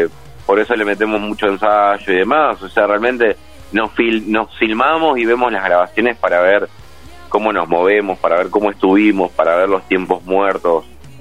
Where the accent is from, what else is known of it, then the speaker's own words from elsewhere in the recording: Rojas, Buenos Aires Province, Argentina; now in Rosario, Argentina; Yo vengo de una ciudad más chica, hace 10 años que vivo en Rosario.